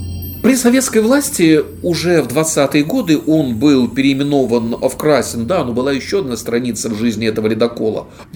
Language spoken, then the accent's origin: Russian; Saint Petersburg, Russia; или института, как мы, петербуржцы, по привычке его называем